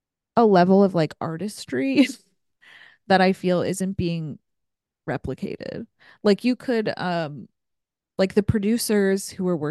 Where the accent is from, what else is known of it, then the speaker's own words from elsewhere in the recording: Ohio, United States; like I grew up in Ohio and there's like this one downtown theater that's like very majestic